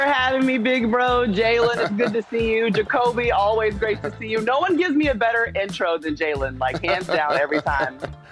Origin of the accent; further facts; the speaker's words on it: Atlanta, Georgia, United States; because I'm from Atlanta, we're going to start in Atlanta